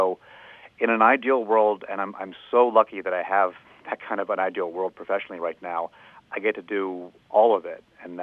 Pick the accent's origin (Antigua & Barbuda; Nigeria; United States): United States; I'm Indian English, born and raised in America, so I've got a lot of influences